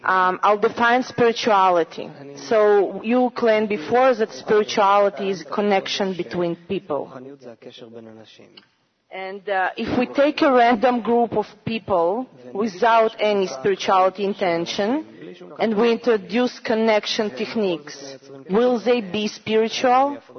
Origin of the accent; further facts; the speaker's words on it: New Jersey, United States; I'm from New Jersey.